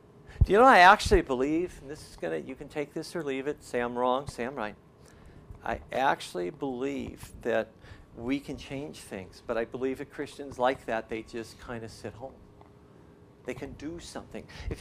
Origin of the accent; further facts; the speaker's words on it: United States; they're ridiculous for me, and I'm from America.